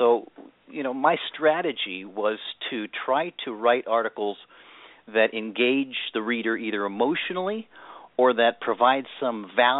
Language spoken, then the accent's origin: English; Stanford, California, United States; My father was a professor at Stanford University, so I grew up on the Stanford campus